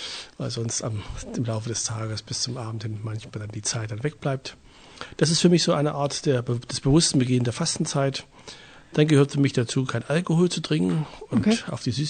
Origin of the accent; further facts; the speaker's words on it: Thuringia, Germany; Ich bin hier in der Nähe von Erfurt groß geworden